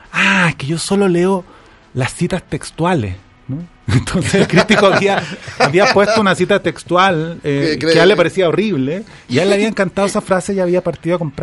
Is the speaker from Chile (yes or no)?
yes; Chile; soy chileno, tengo sí. esa todavía.